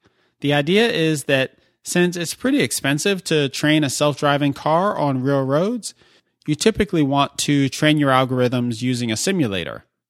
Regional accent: New York City, New York, United States; held from September 26th to 27th in New York City, my hometown.

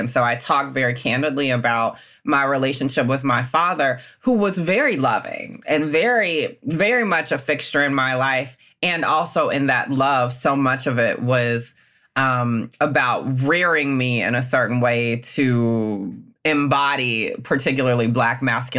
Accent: the South, United States; it's about my experience growing up in the South with a lot of traditionalism. I come from a very kind of classic Black Southern family, middle class

